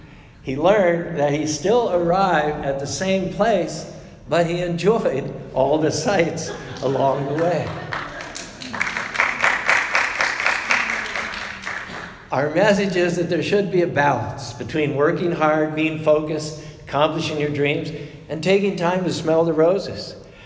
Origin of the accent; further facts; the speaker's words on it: Pennsylvania, United States; Growing up in Pennsylvania, my father always made a point of hugging my mother in front of me and my brother.